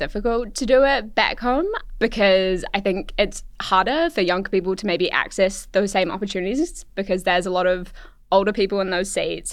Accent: New Zealand; It was a huge thing growing up in New Zealand because streaming hadn't yet come and a lot of media wasn't accessible to us.

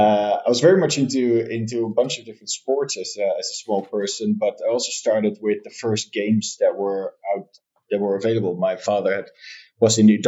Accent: Netherlands; So I'm born and raised in the Netherlands.

